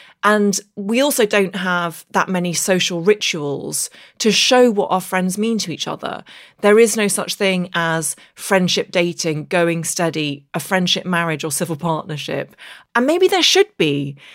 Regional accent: Derry, Northern Ireland, United Kingdom; accent: English; also born or lived in Belfast; I speak with an English accent, but I actually grew up in the north of Ireland in the Derry Girls era, and I grew up just outside Derry, went to primary school in Derry

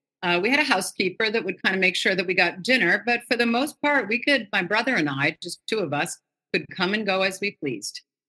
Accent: Manhattan, New York, United States; And one of the biggest factors was growing up in Manhattan. I was in Manhattan in the early 60s. So I was born in 1959.

